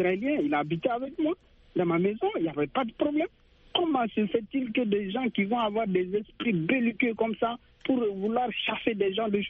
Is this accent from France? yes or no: no; Burkina Faso; Tout comme chez moi, j'ai reçu chez moi au Burkina Faso